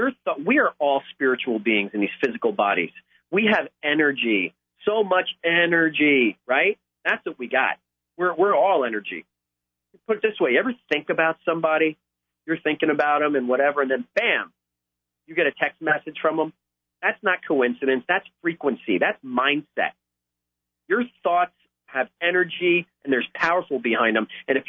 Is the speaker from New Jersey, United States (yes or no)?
yes; New Jersey, United States; I grew up in New Jersey.